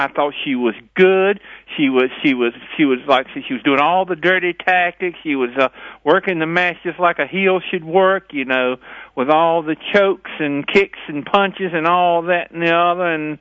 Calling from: Virginia, United States; from Virginia.

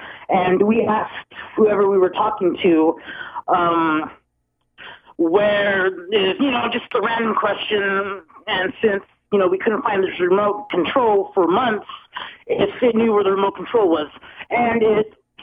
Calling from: Clinton, Arkansas, United States; Yes, this is … from Clinton, Arkansas.

